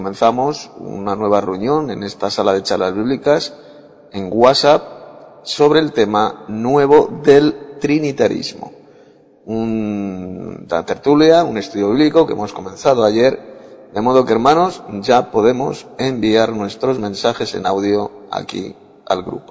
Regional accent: Madrid, Community of Madrid, Spain; de Madrid, España.

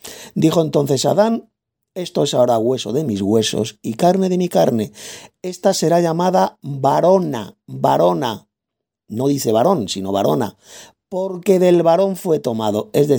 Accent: Madrid, Community of Madrid, Spain; Pero yo no soy de Galicia, yo soy de Castilla. Yo soy de Madrid, soy español de pura cepa.

